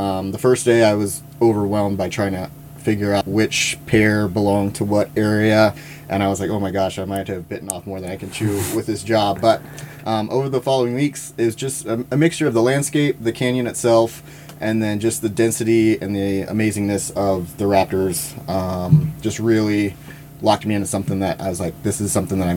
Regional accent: Louisiana, United States; So when I finished my undergraduate degree, I grew up in Louisiana and went to school down there.

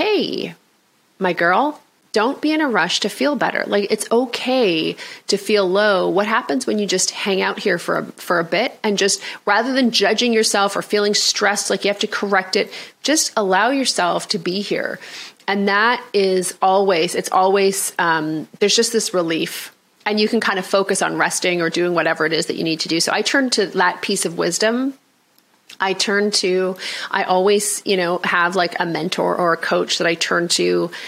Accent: Canada; for me, I'm Canadian, so I also, it's the season

